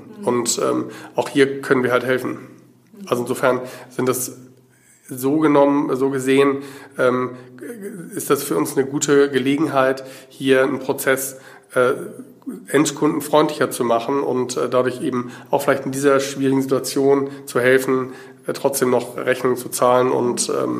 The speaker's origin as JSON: {"language": "German", "region": "Berlin", "country": "Germany", "said": "Ich habe gesagt, ich komme aus Berlin."}